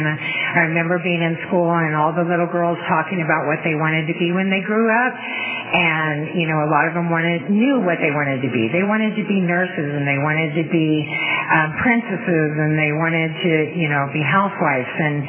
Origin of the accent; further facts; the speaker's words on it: Fresno, California, United States; I grew up in Fresno. I was born and raised there